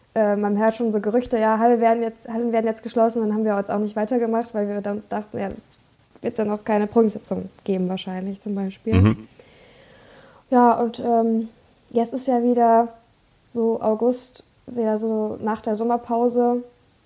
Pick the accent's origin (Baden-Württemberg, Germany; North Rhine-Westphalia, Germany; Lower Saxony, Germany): North Rhine-Westphalia, Germany; Also ich komme ja aus dem Sauerland und ich studiere in Kassel, weil es so eine Stunde weg ist.